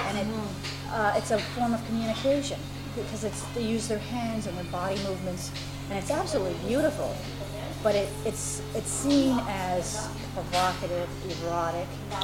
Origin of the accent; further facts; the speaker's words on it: Montreal, Quebec, Canada; I'm from here. I'm from Montreal. But my mother was German, Russian. My dad was black. I think he had some Native American. He had some Jewish in him.